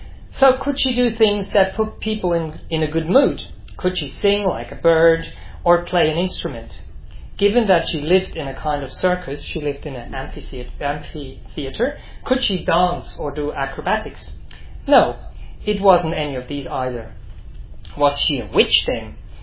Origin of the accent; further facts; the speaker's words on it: Switzerland; Right, so I'm from Switzerland, and when I was quite young, I don't know actually when